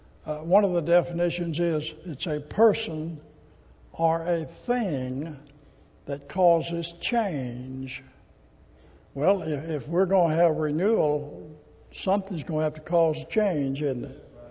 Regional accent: Arkansas, United States; Well, I was going to tell some stories tonight about when I was growing up in Arkansas, but I don't think I will now.

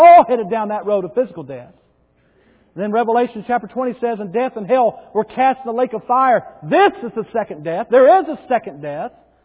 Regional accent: United States; We may have our problems, but I'm glad I'm American this morning. And not born in China, not in any other places.

